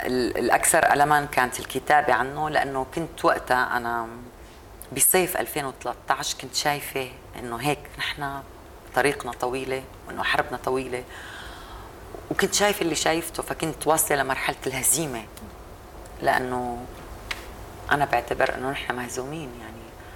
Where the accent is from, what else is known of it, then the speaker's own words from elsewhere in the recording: Syria; أنا لازم نحن كسوريين نجونا وعايشين ما نعمل مستحيل